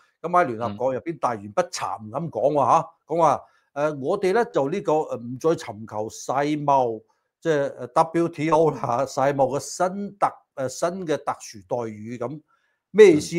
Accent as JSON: {"language": "Cantonese", "country": "China", "said": "已經係講緊和平時期殺死咗我哋中國人咧係8000万以上嘅。"}